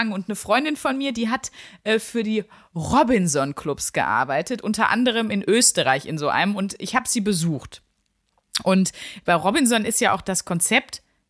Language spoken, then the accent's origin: German; North Rhine-Westphalia, Germany; Bei uns im Ruhrgebiet sagt man dazu einfach Labertasche.